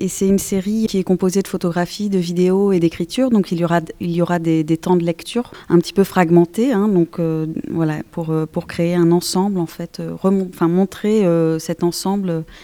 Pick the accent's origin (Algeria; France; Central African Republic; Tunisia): France; Être trop distante en tant que Française